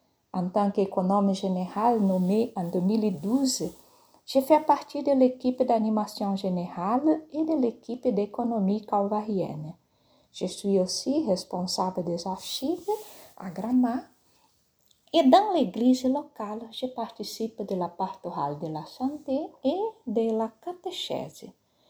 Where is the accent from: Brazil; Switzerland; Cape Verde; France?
Brazil; French is a second language; je suis brésilienne d'origine japonaise. Je suis née et j'ai grandi à la campagne, avec une vie pas très facile mais heureuse. Mes parents étaient de tradition bouddhiste